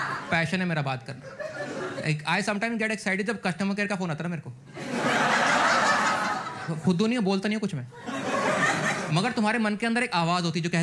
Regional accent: Punjab, India; now in Delhi, India; मैं जब पंजाब से दिल्ली आया था

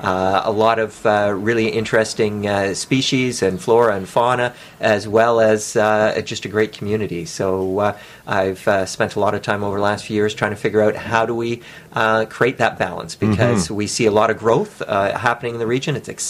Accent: Toronto, Ontario, Canada; Originally from Toronto. I grew up north of Toronto.

